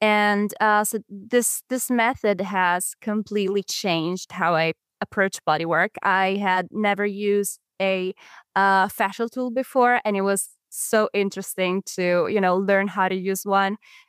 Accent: Italy; English is a second language; where I'm from Italy, I couldn't quite find the type of education that I was looking for

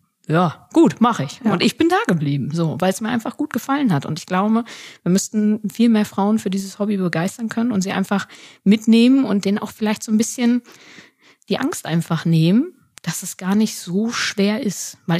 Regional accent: Rostock, Mecklenburg-Vorpommern, Germany; born there; ich bin 32 Jahre jung und komme gebürtig aus dem schönen Mecklenburg, Rostock um genau zu sein, wohne jetzt mittlerweile aber im NRW und im Bergischen Land

